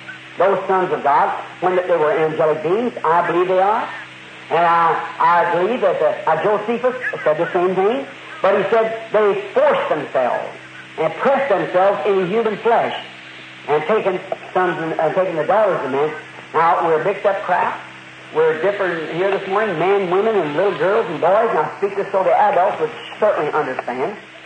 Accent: United States; I'm an American, you know I am.

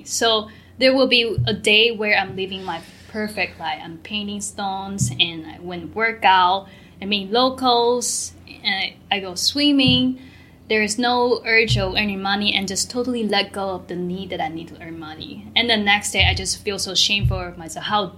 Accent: Taiwan; like, I am from Taiwan, which structure, like on the global economy structure, our salary pay scale is way less than America.

